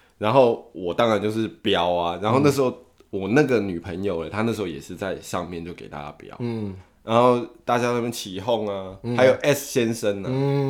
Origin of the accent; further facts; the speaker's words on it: Vancouver, British Columbia, Canada; now in Toronto, Canada; 我就因为我从温哥华来多伦多读大学嘛